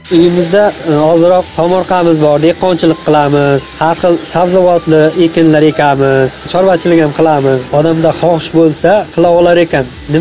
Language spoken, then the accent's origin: Uzbek; Qumqo'rg'on, Surxondaryo Region, Uzbekistan; born there; Surxondaryo viloyati Qumqo'rg'on shahrida tug'ilganman. Yoshim hozirgi kunda 38 da.